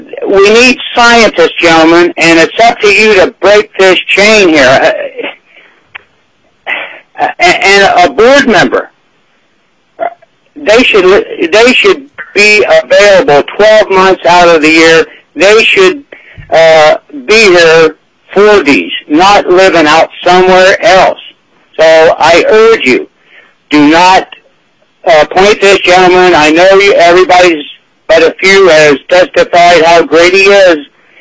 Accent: Kasilof, Alaska, United States; I'm from Kosilof, Alaska, on the Kenai Peninsula.

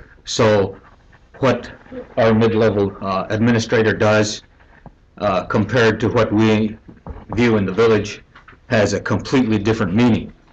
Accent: Unalakleet, Alaska, United States; from Unalakleet, Alaska.

